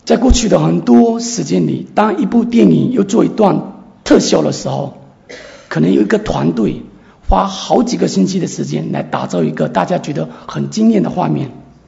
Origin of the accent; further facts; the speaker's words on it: China; moved away; 因为前几年我自己也从中国过来，我也处理这样的事情